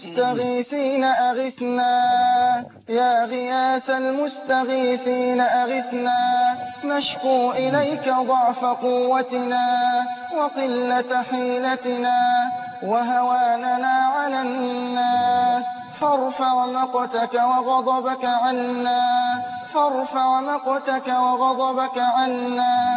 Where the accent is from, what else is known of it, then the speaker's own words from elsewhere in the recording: Egypt; اللهم اجعل بلدنا مصر واحة للأمن والأمان